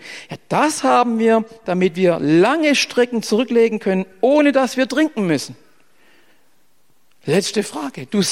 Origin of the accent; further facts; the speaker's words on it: Baden-Württemberg, Germany; jetzt trinkst du mal als Schwab einen Kölsch.